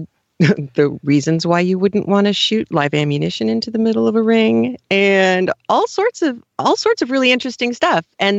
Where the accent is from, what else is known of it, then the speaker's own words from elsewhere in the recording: the West, United States; I didn't know that there were cowboys in Pittsburgh because I grew up in the West.